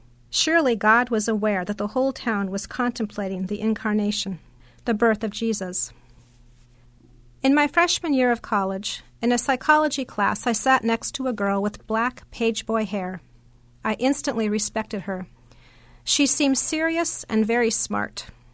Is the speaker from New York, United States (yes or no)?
no; Lawrence, Michigan, United States; I grew up in Lawrence, Michigan, an Upper Peninsula town about the size of Bushnell.